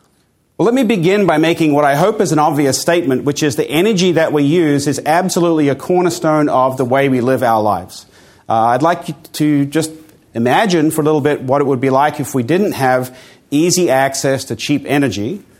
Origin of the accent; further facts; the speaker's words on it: Armidale, New South Wales, Australia; accent: mixture of Australian and US; moved away as an adult; now in United States; I have an accent that is neither here nor there. I grew up in Australia, in Armidale, New South Wales, and then I went and did my PhD in the US and have been there ever since, and so my accent is a mixture of those things.